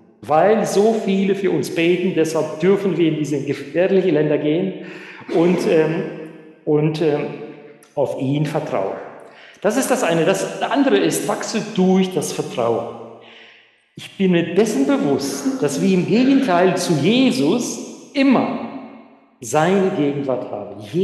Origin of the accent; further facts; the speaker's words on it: Germany; Wir als Deutsche, wir sind schon komplex, oder?